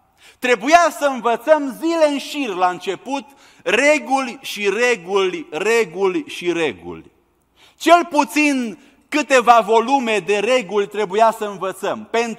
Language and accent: Romanian; Romania; born there; Acum noi cei care ne-am născut în România, în mod deosebit bărbații, știm cuvântul acesta de instrucție